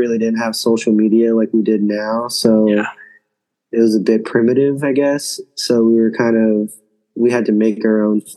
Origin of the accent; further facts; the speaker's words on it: San Antonio, Texas, United States; What was it like growing up in San Antonio? Growing up was pretty cool here in San Antonio. I like grew up on two sides of the town. So, like, for the first like 8 years of my life, I lived on the west side of San Antonio